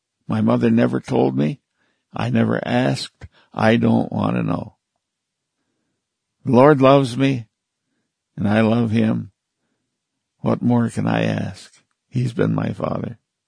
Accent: Six Nations Reservation, Ontario, Canada; also born or lived in Buffalo, New York; I was born in Buffalo, New York, 84 years ago. At the age of 8 months, I was taken down to the Six Nations Reservation near Brantford, Ontario, and handed over to my grandmother, who raised me.

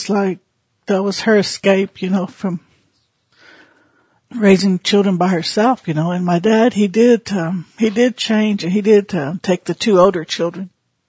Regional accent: Clinton, Oklahoma, United States; now in Shawnee, United States; I'm a member of the Cheyenne and Arapaho tribe, and I'm originally from Clinton, Oklahoma, and I now live in Shawnee, Oklahoma.

